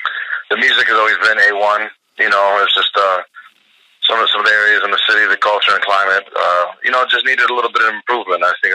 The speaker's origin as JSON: {"language": "English", "town": "Detroit", "region": "Michigan", "country": "United States", "tie": "born or raised there", "said": "In between Southwest Detroit and like Metro Detroit, like 10 minutes outside of there."}